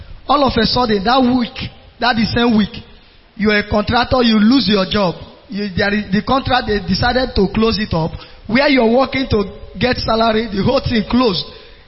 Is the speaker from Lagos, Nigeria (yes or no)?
no; Imo, Nigeria; I am from Imo State.